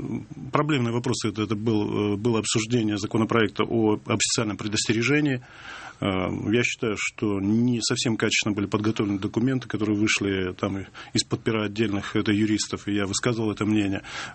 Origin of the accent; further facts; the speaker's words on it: Chelyabinsk, Chelyabinsk Oblast, Russia; born there; Я родился в Челябинске, закончил политехнический институт, отучился в высших курсах КГБ в городе Тбилиси, 1.5 года жил в Тбилиси